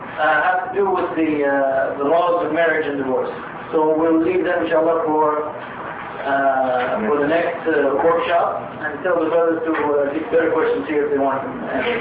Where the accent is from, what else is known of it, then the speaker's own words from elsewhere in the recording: Spain; Is it so important to scholars like probably a famous scholar from my home country, Spain? You'll notice in my lectures I quote lots of scholars from Spain for some reason.